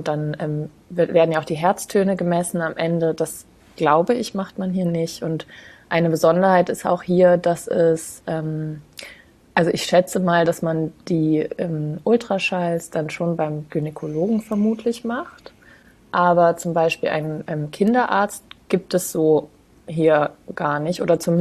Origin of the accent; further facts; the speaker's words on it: Braunschweig, Lower Saxony, Germany; Ich komme ursprünglich aus Braunschweig, also aus dem Raum Hannover.